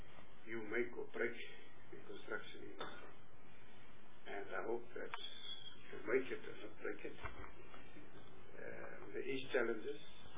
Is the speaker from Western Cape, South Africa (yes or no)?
yes; Western Cape, South Africa; I am a member of this committee, and I am residing, born and bred in the Western Cape.